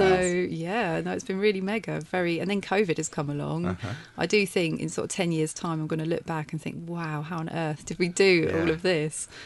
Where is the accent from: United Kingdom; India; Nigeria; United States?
United Kingdom; Tenterden, South East England; now in Bearsted, United Kingdom; I was from Tenterden originally. We live just down the road in Bearstead.